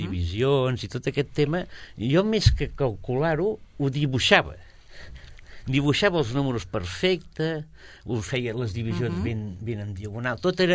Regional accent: Sabadell, Catalonia, Spain; born there; Jo vaig néixer a Sabadell, a la Mutua dels Amos.

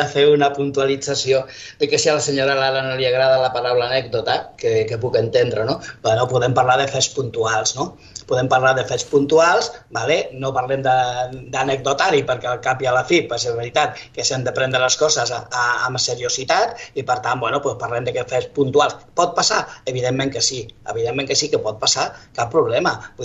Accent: Granada, Andalusia, Spain; Jo sóc de Granada.

